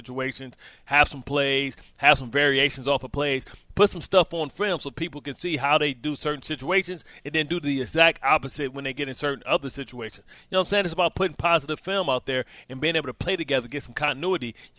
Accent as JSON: {"language": "English", "region": "Michigan", "country": "United States", "said": "I'm from Michigan, too."}